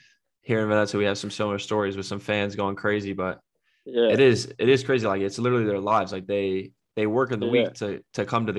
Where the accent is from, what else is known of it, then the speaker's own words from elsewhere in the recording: United States; But as an American, it's still like crazy to think about